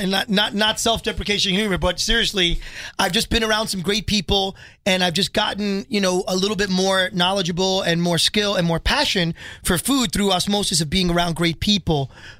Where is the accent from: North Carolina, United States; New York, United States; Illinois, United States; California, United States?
New York, United States; now in Las Vegas, United States; I was working on the Strip, and I'm like, you know, I came from New York